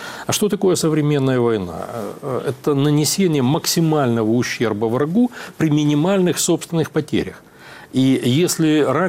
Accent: Crimea, Ukraine; born there; я родился в Крыму, и у меня там и друзья, и знакомые, и родные, и очень широкий круг общения

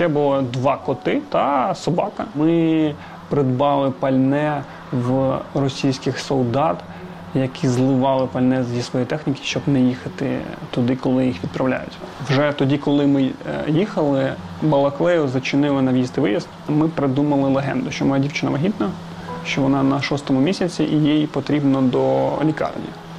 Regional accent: Izium, Kharkiv Oblast, Ukraine; also born or lived in Makiivka; Я народився у Макіївці. У 8-му році я з батьками приїхав до Ізюма. Ну і проживав там до 15-го, поки не поїхав навчатися.

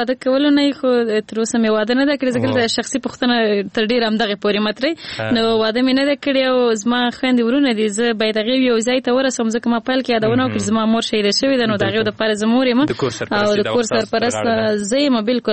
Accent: Nangarhar, Afghanistan; نو زه اصل نه د ننګرهار ولایت یم،

